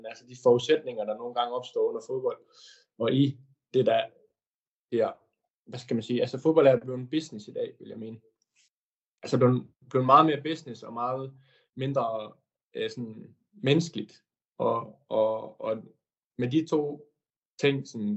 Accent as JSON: {"language": "Danish", "town": "Aalborg", "region": "North Denmark Region", "country": "Denmark", "moved": "yes", "lives_now": "Ingolstadt, Germany", "said": "Jeg er lige blevet 27 år, og jeg spiller som sagt fodbold i Sydtyskland. Jeg kommer fra Aalborg og har spillet i flere danske klubber, men spiller nu i Ingolstadt i det sydlige Tyskland."}